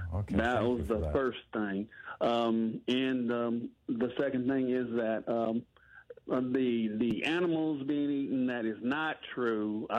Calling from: Springfield, Ohio, United States; from Springfield, Ohio, where all the action is right now.

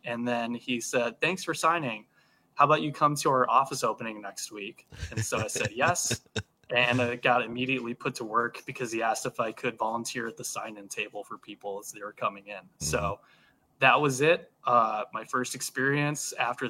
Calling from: Green Bay, Wisconsin, United States; I'm calling in from Green Bay.

